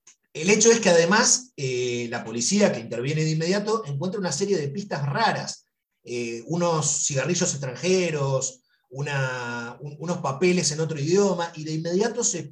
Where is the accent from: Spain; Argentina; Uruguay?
Uruguay; Como los uruguayos tenemos una relación mucho más cordial con los brasileros